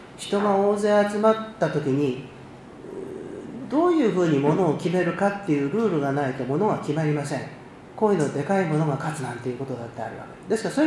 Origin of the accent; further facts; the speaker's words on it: Ueda, Nagano, Japan; 私は長野県の出身で上田市の出身なので、真田のあのお城のあるとこなので